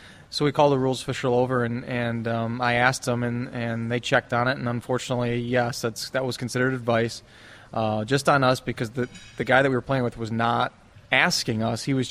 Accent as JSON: {"language": "English", "region": "Wisconsin", "country": "United States", "tie": "born or raised there", "said": "And I grew up in Wisconsin, and the courses weren't in real good shape in the spring."}